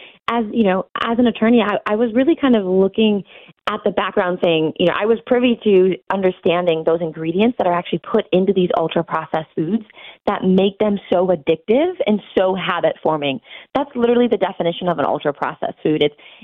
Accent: Buffalo, New York, United States; I was actually born and raised in Buffalo, which I'm so proud of.

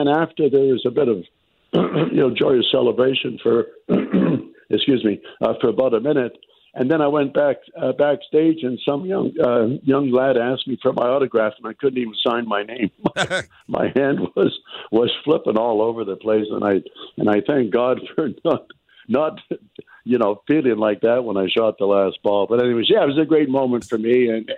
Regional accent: Victoria, British Columbia, Canada; And yes, it's good to be back home, although I'm from Victoria, B.C., but just a little bit of golf now.

